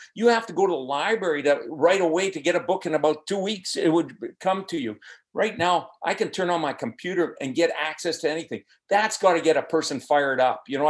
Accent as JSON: {"language": "English", "country": "Canada", "said": "I'm from Canada"}